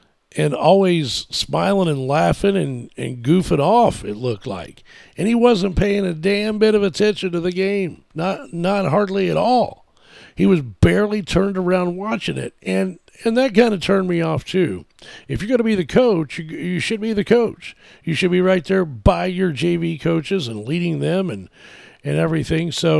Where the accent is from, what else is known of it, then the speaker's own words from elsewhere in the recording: Indiana, United States; moved away; I'm from the Southern Indiana, Washington County area. We have been Masons together in the past. We're from the same part of the county, pretty much. He's lucky enough to still be there. I unfortunately had to move away